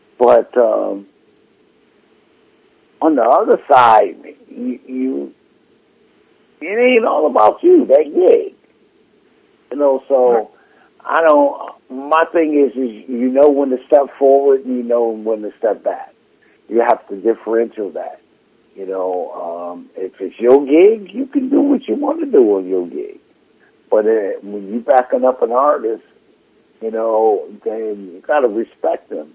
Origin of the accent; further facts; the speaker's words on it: New York, United States; So I'm outspoken. I am. I'm a New Yorker. I am outspoken.